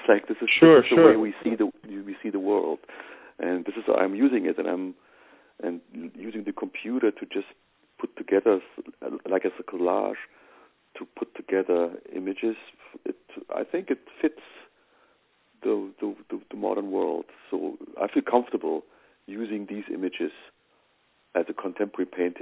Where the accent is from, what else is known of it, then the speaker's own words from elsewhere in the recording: Afghanistan; I'm from Afghanistan, and I'm with this culture. I'm also European